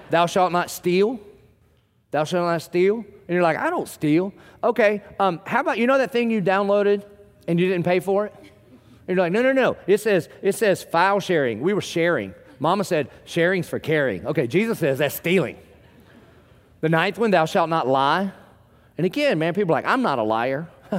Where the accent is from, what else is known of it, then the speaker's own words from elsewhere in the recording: Dillon, South Carolina, United States; Now, I'm from Dillon, South Carolina. So the prom queen was like, hey, y'all.